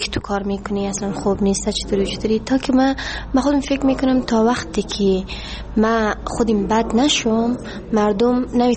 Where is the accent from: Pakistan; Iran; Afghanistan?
Pakistan; به سالم واسه و دوستان میشه که از پاکستان اومدیم. من فامیل پاکستان زندگی میکنم. خودم در اینجا زندگی میکنم.